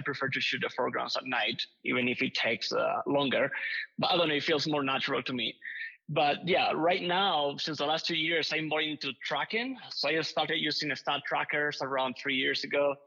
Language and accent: English; Spain; English is a second language; now in United States; I'm a professional landscape and astrophotographer. I'm original from Spain. That's what you can see here, just accent. But I've been based in the U.S. over the last years